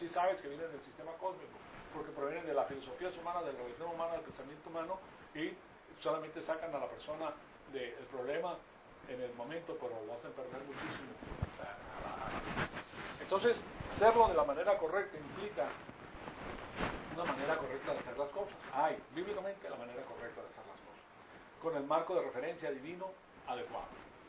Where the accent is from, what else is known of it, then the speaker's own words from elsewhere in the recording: Venezuela; now in United States; hablando básicamente de Venezuela también, me crié en Venezuela, y hay mucha picardía